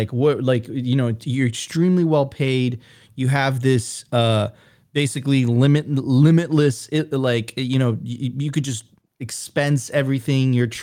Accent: Venezuela; I'm originally from Venezuela, so I've seen corruption.

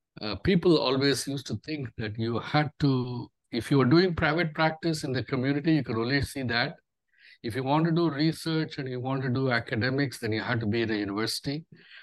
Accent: India; And that's because I grew up in India. And I grew up where in India, herbal medicine and natural products of nature used in everyday health and wellness is part and parcel of everyday life.

